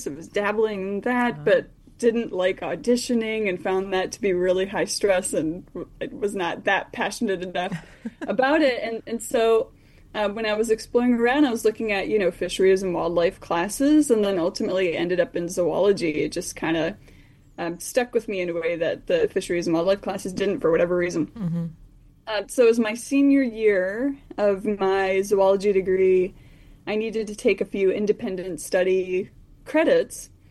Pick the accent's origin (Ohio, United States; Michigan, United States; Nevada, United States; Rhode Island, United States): Michigan, United States; Flint; Yeah, I grew up outside of Flint, Michigan. I'm a daughter of General Motors.